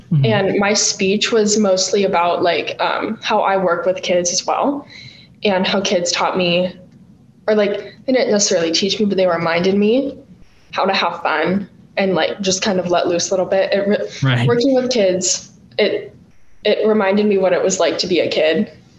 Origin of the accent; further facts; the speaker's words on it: Portland, Oregon, United States; I was born and raised in Portland.